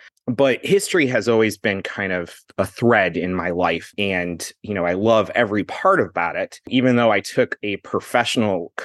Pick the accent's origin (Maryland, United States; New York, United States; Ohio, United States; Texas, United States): Ohio, United States; Cleveland; now in Columbus, United States; And I grew up in the Cleveland area and I moved down to Columbus.